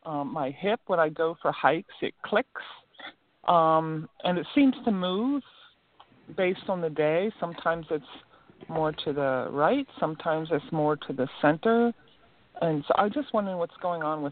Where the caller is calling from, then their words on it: Oregon, United States; I'm in Oregon.